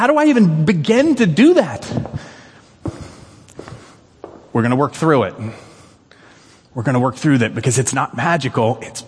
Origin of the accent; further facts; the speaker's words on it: the South, United States; And I grew up in the South, and so this is going to sound conservative.